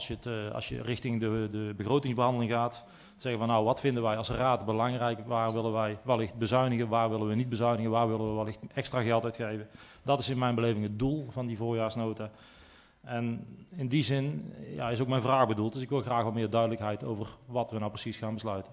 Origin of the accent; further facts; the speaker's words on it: Riel, North Brabant, Netherlands; Voorzitter, ik kom uit Riel.